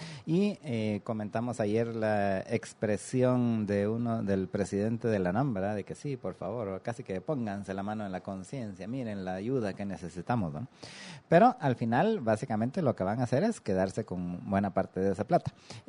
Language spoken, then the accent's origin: Spanish; Retalhuleu, Guatemala; es el mismo puente que está desde que yo crecí en Reu hace 40 y pico de años.